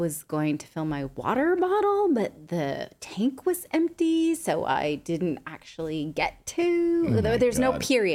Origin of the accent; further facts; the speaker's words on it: Hawaii, United States; Anyway, my grandma used to get us those for Christmas because we're Hawaiian.